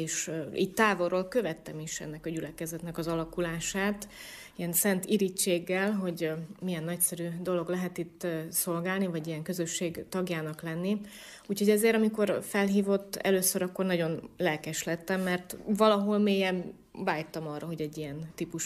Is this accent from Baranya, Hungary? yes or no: no; Komárom, Komárom-Esztergom, Hungary; elkezdtem a szolgálatom a Dunántúlon, mert dunántúli vagyok. Komáromból származom, Kaposváron kezdtem el szolgálni, aztán mivel Budapesten végeztem a teológiát, Dunamellékre kerültem.